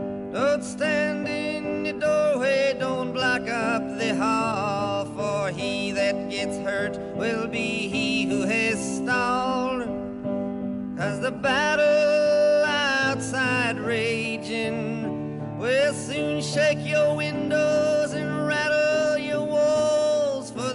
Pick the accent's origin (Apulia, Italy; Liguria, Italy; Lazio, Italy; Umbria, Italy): Apulia, Italy; Foggia; Si sente che sono di Foggia.